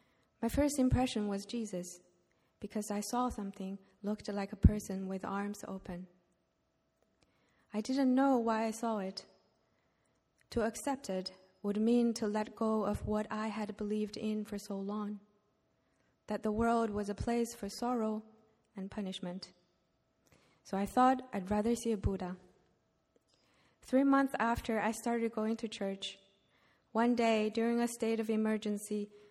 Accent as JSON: {"language": "English", "country": "China", "tie": "born or raised there", "second_language": "English", "said": "Unlike many of you, I grew up in China, an environment where religion was a taboo."}